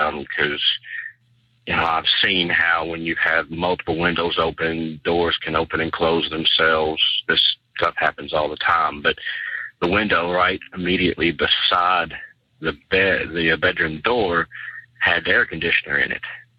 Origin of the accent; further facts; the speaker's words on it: Louisville, Kentucky, United States; I'm from Louisville, Kentucky.